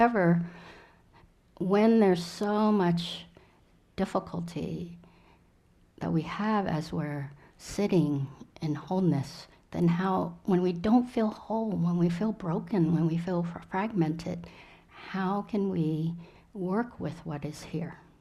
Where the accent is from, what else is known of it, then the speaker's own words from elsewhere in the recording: Vietnam; I'm from Vietnam, I remember the Tet Offensive, I'm old enough